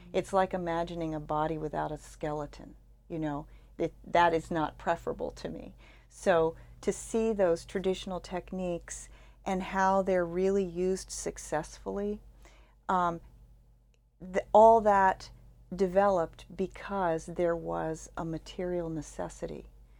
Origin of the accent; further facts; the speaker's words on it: Washington, District of Columbia, United States; But I was really lucky. I grew up around Washington, D.C.